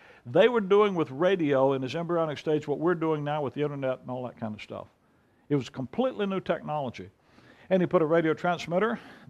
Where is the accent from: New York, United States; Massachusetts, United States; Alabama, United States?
Alabama, United States; Mobile; I'm born and raised in Mobile, Alabama